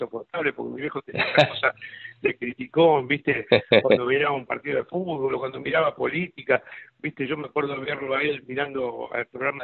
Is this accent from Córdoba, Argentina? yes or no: no; San Martín, Buenos Aires Province, Argentina; un tipo de barrio, yo soy de San Martín